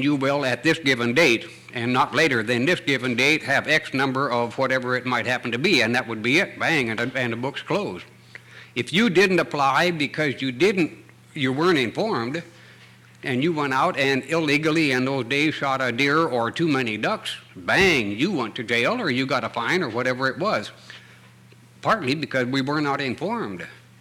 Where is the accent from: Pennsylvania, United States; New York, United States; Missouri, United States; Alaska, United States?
Alaska, United States; Juneau; born there; I was born in Juneau.